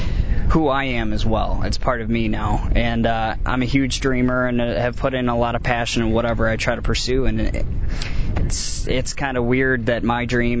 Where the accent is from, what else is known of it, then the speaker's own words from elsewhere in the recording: Dubuque, Iowa, United States; Yeah, I am an Iowa boy and proud of it. I was born in Dubuque, which is 25 miles east of here, and moved around when I was a kid, but could never get away from Iowa